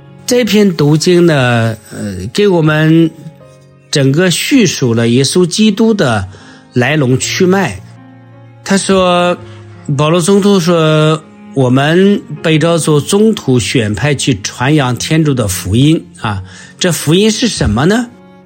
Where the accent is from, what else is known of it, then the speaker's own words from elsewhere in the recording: China; 在过去，我们中国人信的很多天、地或道，天，我们中国人就是高高在上